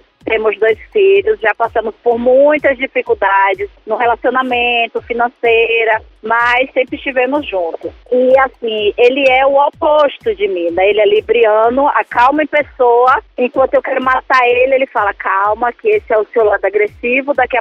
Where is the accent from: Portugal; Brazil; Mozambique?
Brazil; Salvador, Bahia; Eu sou de Salvador, Bahia. No momento eu estou na praia.